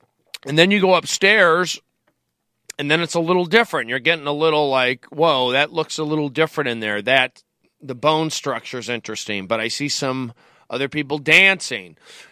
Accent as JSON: {"language": "English", "town": "Tarzana", "region": "California", "country": "United States", "tie": "born or raised there", "said": "growing up in Tarzana, I got picked on a lot."}